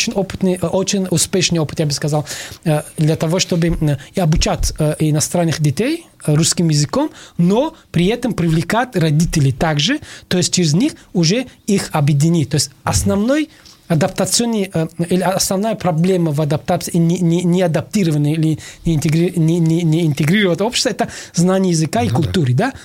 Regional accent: Tajikistan; now in Russia; Я сам из Таджикистана, я могу это чисто не то, что теоретически говорить вам, а практически.

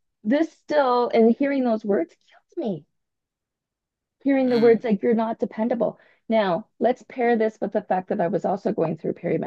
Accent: Canada; I decided to move back to my hometown where my parents still are. I had been away for 20 years just throughout Canada.

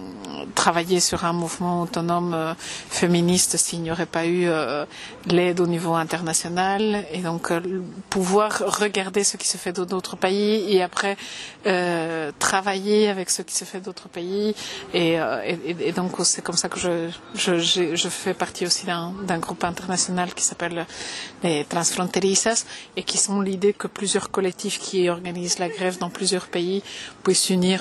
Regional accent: Bolivia; now in Belgium; Alors moi, je suis née, j'ai grandi en Bolivie

